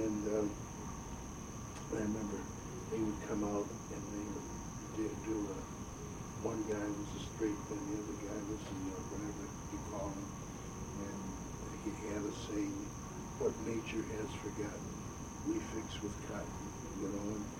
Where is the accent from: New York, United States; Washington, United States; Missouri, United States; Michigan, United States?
Michigan, United States; Saginaw; And one of the funniest things growing up in Saginaw that I always remember